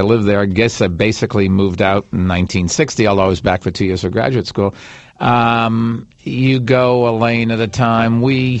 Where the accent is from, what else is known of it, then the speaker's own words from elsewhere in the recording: Boston, Massachusetts, United States; Larry, I grew up in Boston where, believe this or not, people...